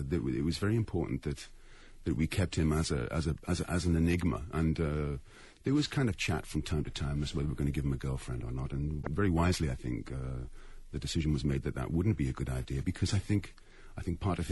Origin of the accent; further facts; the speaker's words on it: South Shields, North East England, United Kingdom; accent: Geordie; I come from the northeast. I come from South Shields, which is near Newcastle.